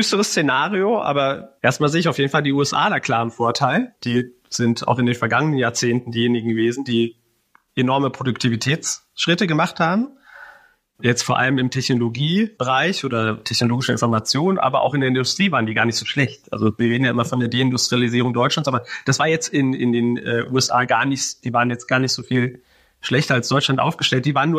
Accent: Switzerland; born there; da ich gebürtig aus der Schweiz bin

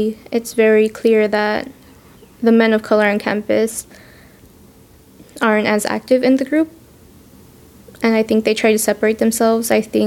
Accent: United States; born there; yeah, I'm Mexican American because I was born here and my family's from Mexico

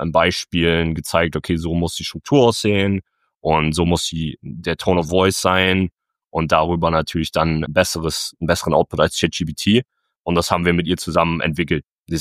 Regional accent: Berlin, Germany; now in Netherlands; Ich bin ursprünglich aus Berlin. Ich wohne gerade in der Nähe von Amsterdam

